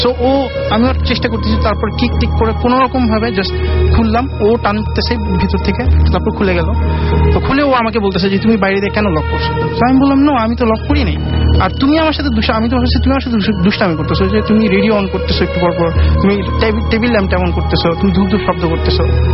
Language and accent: Bangla; Narayanganj, Dhaka Division, Bangladesh; আমি নারায়ণগঞ্জ থেকে এসেছি।